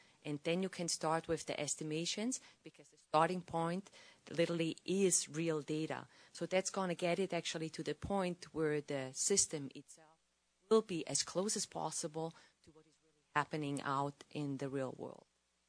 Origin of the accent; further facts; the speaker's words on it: Switzerland; now in Montana, United States; I'm originally from Switzerland, so from Europe